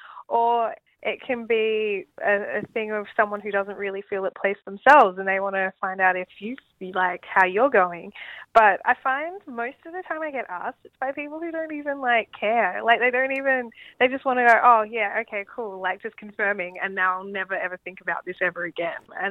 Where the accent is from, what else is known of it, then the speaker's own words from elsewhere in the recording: Australia; it's not a good enough answer to say, like, I'm Australian.